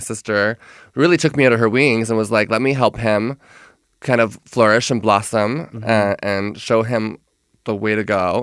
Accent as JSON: {"language": "English", "town": "Orlando", "region": "Florida", "country": "United States", "tie": "born there", "also_born_or_lived": "North Carolina / Arizona", "said": "I'd come from North Carolina. I was born in Orlando. My brother and I were twins, but my dad was with Lockheed Martin."}